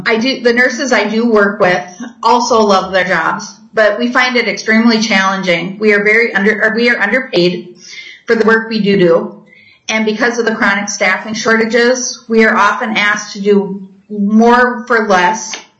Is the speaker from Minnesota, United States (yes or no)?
yes; Worthington, Minnesota, United States; I'm from Southwest Minnesota, Worthington.